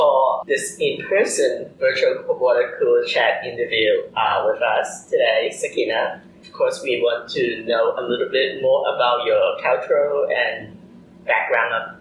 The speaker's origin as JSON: {"language": "English", "country": "Hong Kong", "lives_now": "United States", "said": "I'm an immigrant myself, originally from Hong Kong."}